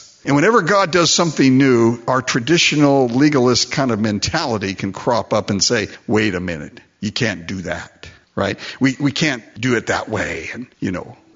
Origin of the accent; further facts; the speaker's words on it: Japan; I was raised in Japan, and being a missionary's son